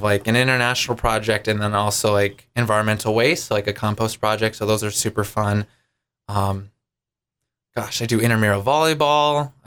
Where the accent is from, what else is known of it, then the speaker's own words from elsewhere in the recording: Buffalo, Minnesota, United States; So growing up in Buffalo, it's kind of like, I'd say that kind of like last farm suburb before you start hitting the cities.